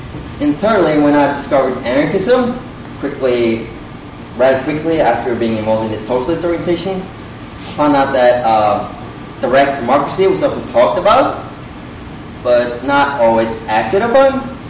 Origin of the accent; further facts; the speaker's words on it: Oslo, Norway; English is a second language; And we're both from Oslo, Norway. That's the capital of Norway.